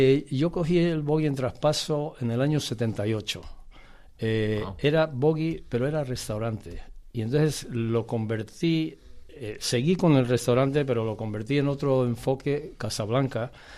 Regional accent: Canal Zone, Panama; now in Spain; nací en la zona del canal, que ya no existe, en el año 2000, la zona del canal, que era territorio norteamericano en medio de un país pequeño, pasó a manos panameñas por una cuestión de tratado y tal. Pero yo nací en la zona del canal

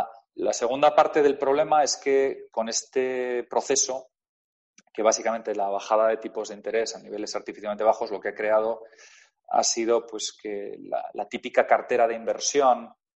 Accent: Spain; Como españoles

